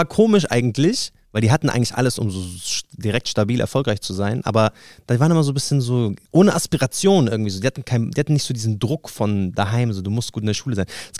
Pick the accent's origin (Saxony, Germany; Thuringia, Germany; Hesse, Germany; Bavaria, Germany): Bavaria, Germany; Munich; Also ich bin auch in München aufgewachsen